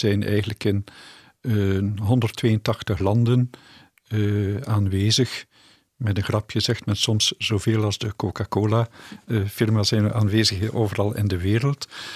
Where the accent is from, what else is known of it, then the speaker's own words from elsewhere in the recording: Bruges, West Flanders, Belgium; now in Leuven, Belgium; ik kom ook uit Brugge.